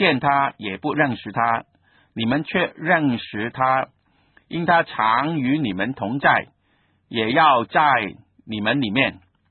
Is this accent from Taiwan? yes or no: no; Guangdong, China; first language Cantonese; Chinese is a second language; 不是我们的母语嘛，我是广东人呢，广东话是我的本来的语言，但是也在学习